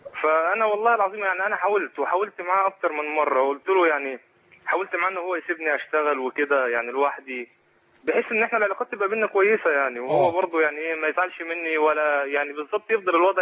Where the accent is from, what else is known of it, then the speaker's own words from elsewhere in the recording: Egypt; now in Saudi Arabia; انا في السعوديه، انا بكلمك من السعوديه. هو بعت لي فيزا، كنت انا في مصر، انا مصري اصلا، بعت لي فيزا هو وجابني السعوديه.